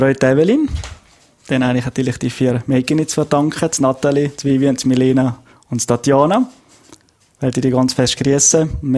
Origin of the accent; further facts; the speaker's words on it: Glarus, Switzerland; born there; also born or lived in Central Switzerland / Eastern Switzerland / Zurich; Ich bin im Glarnerland geboren, Glarus selber. Bin dann hier im Kanton sind wir ein paar Mal umgezogen, nachher über die Innerschweiz, dann in die Ostschweiz gekommen.